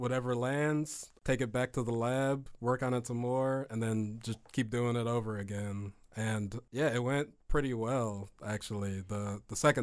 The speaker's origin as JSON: {"language": "English", "town": "Springfield", "country": "United States", "tie": "born or raised there", "said": "Yeah. Born and raised in Springfield."}